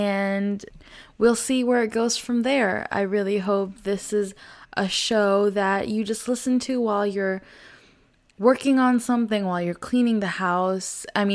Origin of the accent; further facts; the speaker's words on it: Dallas, Texas, United States; as a woman, as a Muslim American who was born and brought up in Dallas, Texas.